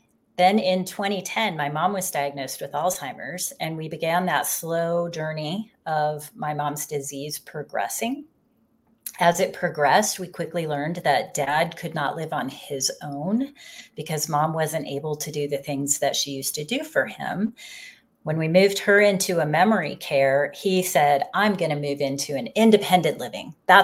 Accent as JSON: {"language": "English", "town": "Colorado Springs", "region": "Colorado", "country": "United States", "tie": "born or raised there", "lives_now": "Denver, United States", "said": "I grew up in Colorado Springs. I live in Denver."}